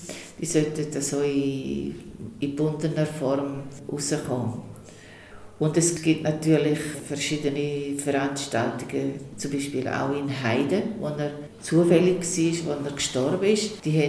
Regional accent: Switzerland; Das liegt dort ungefähr so wie vor 200 Jahren bei uns in der Schweiz.

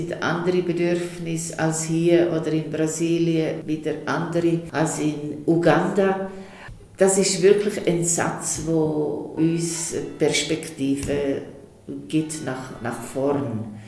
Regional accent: Switzerland; Das liegt dort ungefähr so wie vor 200 Jahren bei uns in der Schweiz.

